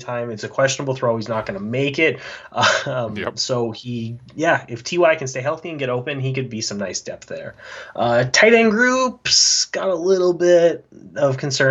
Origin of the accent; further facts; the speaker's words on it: Canada; I'm Canadian.